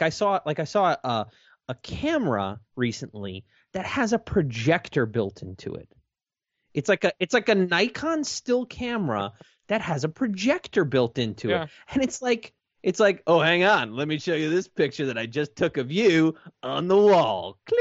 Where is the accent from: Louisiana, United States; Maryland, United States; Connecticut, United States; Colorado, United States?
Maryland, United States; No, I grew up in Maryland.